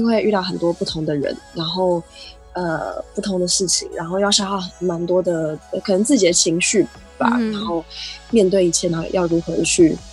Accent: Taiwan; 我生在台湾，然后我从小到大的教育都是有一个 map， 有地图

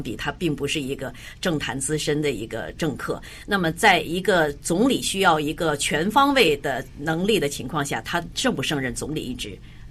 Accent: Canada; 也说明我们加拿大人还是在关注着目前经济的状况

